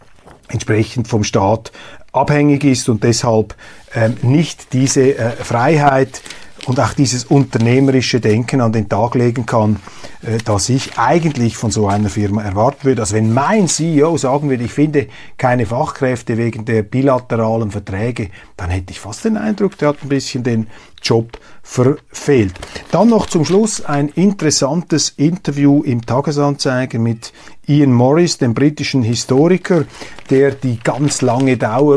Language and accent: German; Zurich, Switzerland; das ist hier die Anerkennung, die man auch als Zürcher gegenüber dieser baslerischen Weltwunderfirma fraglos verspürt.